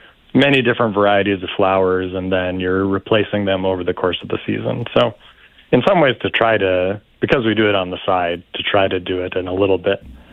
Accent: California, United States; now in Minnesota, United States; I'm a Californian myself, and okay. June is just overwhelming.

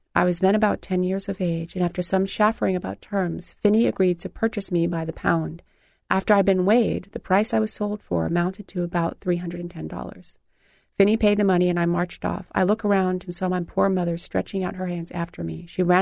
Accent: Indiana, United States; now in Indianapolis, United States; oh, we grew up outside of Indianapolis. And then no one would ask us any further questions because it was like, well, that's boring. And then I moved to Indianapolis

